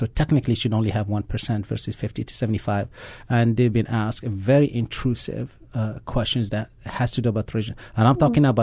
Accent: Morocco; I'm from Morocco, and we have no issues with Morocco and the United States for years.

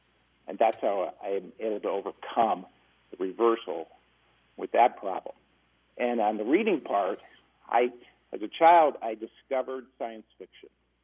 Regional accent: Des Moines, Iowa, United States; I'm 57 years old, and I grew up in the Des Moines public school system.

